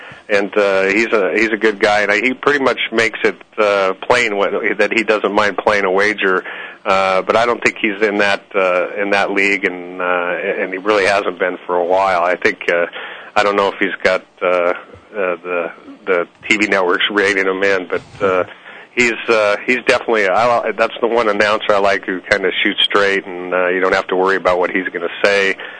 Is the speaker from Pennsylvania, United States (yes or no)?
no; Nebraska, United States; I'm from Nebraska, so I have to say the steakhouse